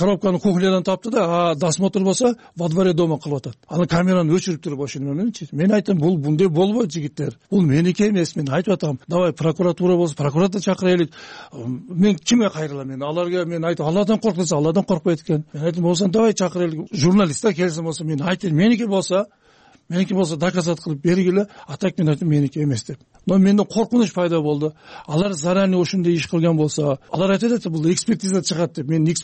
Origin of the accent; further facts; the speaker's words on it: Osh, Osh Region, Kyrgyzstan; Ошто төрөлгөнмүн, ошто чоңойгонмун, ошто окугонмун.